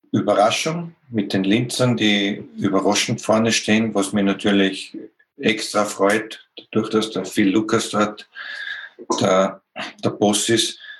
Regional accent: Austria; ich sehe es als Problem als Österreicher und als Nationaltrainer

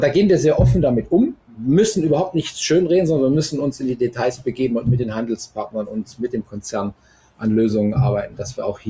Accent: Cologne, North Rhine-Westphalia, Germany; Ich komme ja aus Köln

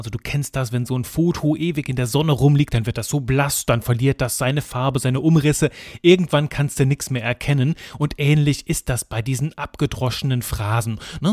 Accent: Belgium; ich bin Belgier, aha, komplett Klischee-Belgier.

